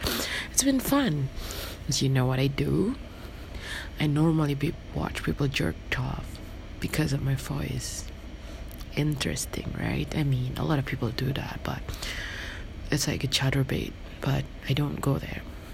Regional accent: Indonesia; English is a second language; Everyone gets asking me whether I went to like international school or not, because I don't speak like most Indonesians speak

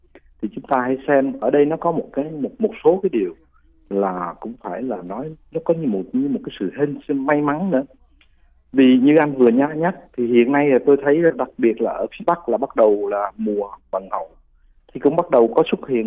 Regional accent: Huế, Thừa Thiên Huế, Vietnam; tôi thì dân gốc Huế

